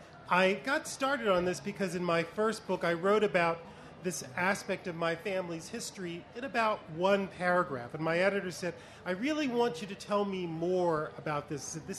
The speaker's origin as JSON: {"language": "English", "region": "Mississippi", "country": "United States", "tie": "born or raised there", "said": "So I grew up in Mississippi, and in Mississippi in the 1950s and 60s, there was something called the Mississippi State Sovereignty Commission."}